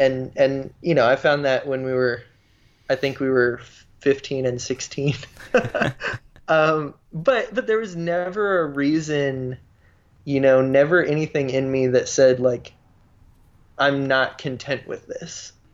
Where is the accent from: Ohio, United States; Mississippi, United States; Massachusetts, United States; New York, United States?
Mississippi, United States; When I was born, my parents lived in a trailer in Mississippi. Very, very poor.